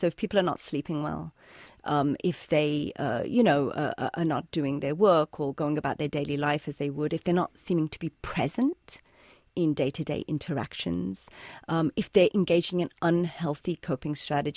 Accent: England, United Kingdom; I grew up in England, had a totally different life, was very disconnected from my family history of tragedy

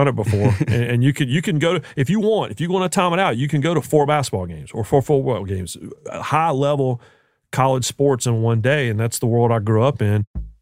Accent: Raleigh, North Carolina, United States; I grew up in the Triangle in the 1980s. And for folks that don't know the Triangle, this is Raleigh, Durham, Chapel Hill.

